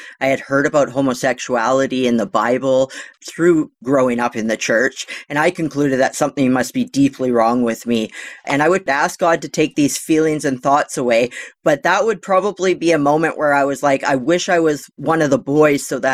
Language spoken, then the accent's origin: English; British Columbia, Canada; So I grew up on Vancouver Island with BC and Canada.